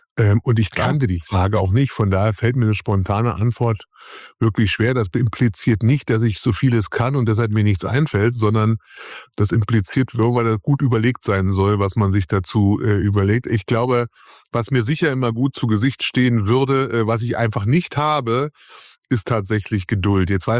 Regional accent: Potsdam, Brandenburg, Germany; born there; weil ich bin in Potsdam geboren und bin damit geborener Preuße.

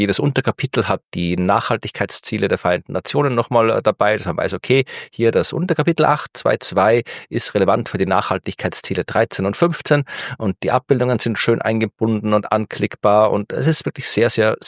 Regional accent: Austria; ich bin Österreicher, ich kenne die Alpen, ich war in den Alpen.

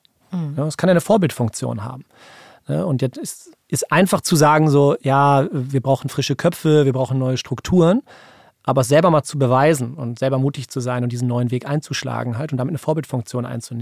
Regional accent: Düsseldorf, North Rhine-Westphalia, Germany; Ich bin Düsseldorfer, das habe ich eben gesagt. Ich bin hier geboren worden. Meine Kinder sind hier geboren worden.

